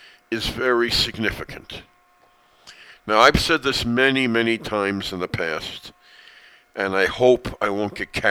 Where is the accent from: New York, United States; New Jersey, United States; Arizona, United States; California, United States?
New York, United States; Brooklyn; moved away as an adult; also born or lived in Queens; now in Israel; My many years of growing up in Brooklyn and then moving to Queens and the years that I spent there. And since my Aliyah in 1981, September, I have lived so far